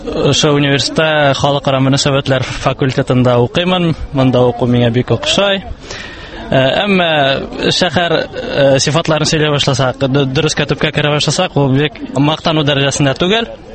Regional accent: Bashkortostan, Russia; мин үзем Башкортстандан укырга килдем

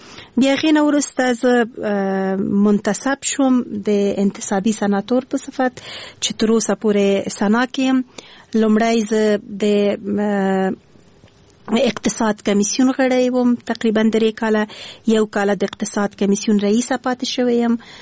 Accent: Kabul, Afghanistan; born there; زه خو وایم زه د افغانستان یم، ماته هیڅ فرق نه لري، خو په هر صورت باندې بیا هم یو ولایت پورې اړه نیسو. زه د اصلا پلار مې د خوست ده، مور مې د پکتیا ده، او زه په خپله کابل

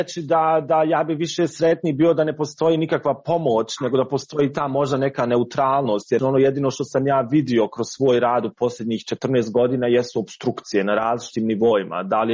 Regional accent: Bosnia & Herzegovina; ja sam rekao dolazim iz Bosne i Hercegovine

